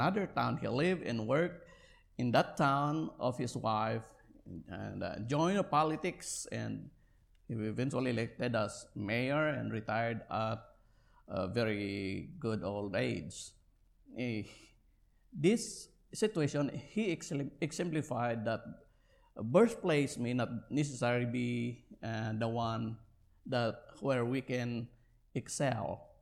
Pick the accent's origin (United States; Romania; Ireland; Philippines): Philippines; Baguio, Cordillera Administrative Region; Our eldest, when she transferred back in my hometown, back in Baguio City, she did not get honors.